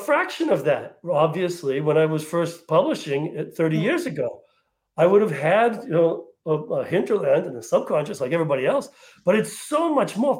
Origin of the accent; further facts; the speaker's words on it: Jamaica Plain, Massachusetts, United States; also born or lived in Ireland; I grew up in Jamaica Plain, and when I left, yeah, it was like a what's his name?